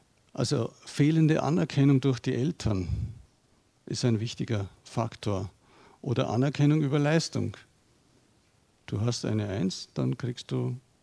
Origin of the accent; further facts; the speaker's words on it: Bavaria, Germany; Und wenn man in Bayern T-Shirts drucken würde, wo ich herkomme, dann würden ähnliche Sprüche auf Bayerisch draufstehen.